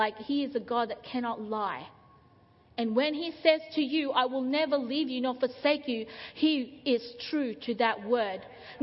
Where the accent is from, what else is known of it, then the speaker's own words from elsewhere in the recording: Philippines; Now, I'm Filipino, in case for those of you who don't know. I've got some Filipino food here.